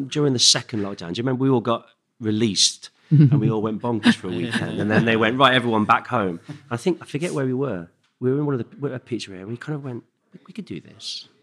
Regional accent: Midlands, United Kingdom; we're from the Midlands, but we've lived all over the UK

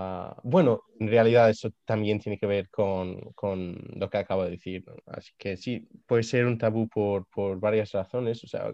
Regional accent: Lebanon; en mi país, en Líbano

